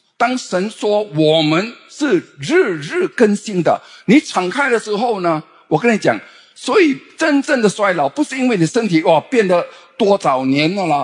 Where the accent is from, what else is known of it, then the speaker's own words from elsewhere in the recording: Fujian, China; 出国我们福建话叫假峰，